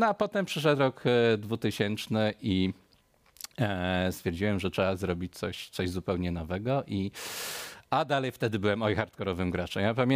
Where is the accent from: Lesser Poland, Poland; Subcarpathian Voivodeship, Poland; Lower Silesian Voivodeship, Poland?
Lesser Poland, Poland; Kraków; born there; Ja jestem jakby Kraków z urodzenia.